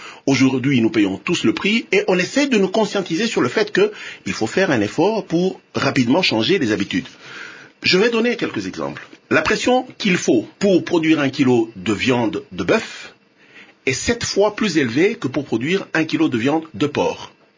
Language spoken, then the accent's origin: French; Katanga, DR Congo; moi je suis né et j'ai grandi au Katanga